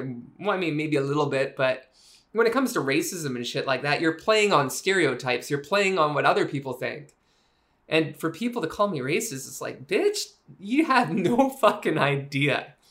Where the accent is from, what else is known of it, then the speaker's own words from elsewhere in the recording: Japan; being a white boy born and raised in Japan